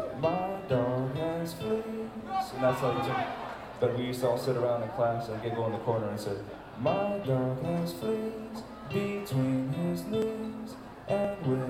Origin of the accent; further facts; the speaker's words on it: Hawaii, United States; When we grew up in Hawaii, we had to learn how to play these in elementary school.